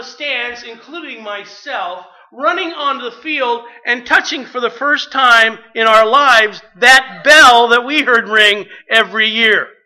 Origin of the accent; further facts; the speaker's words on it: Anaheim, California, United States; I grew up in Anaheim. There were two high schools in Anaheim, California.